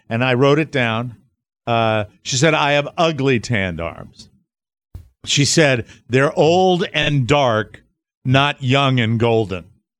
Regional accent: Ireland; I never had young and golden. I'm Irish. I never had young.

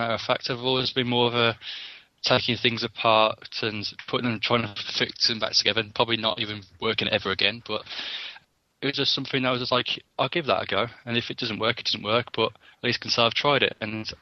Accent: Bromsgrove, West Midlands, United Kingdom; I'm from Bromsgrove

